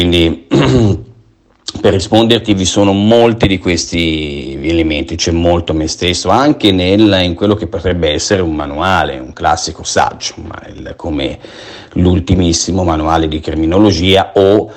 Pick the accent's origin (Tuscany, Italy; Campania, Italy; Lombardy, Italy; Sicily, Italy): Tuscany, Italy; Siena; born there; also born or lived in Valdelsa; In quanto sono nato a Siena, ho vissuto in Valdelsa, ma sono stato anche per lunghi periodi di tempo all'estero.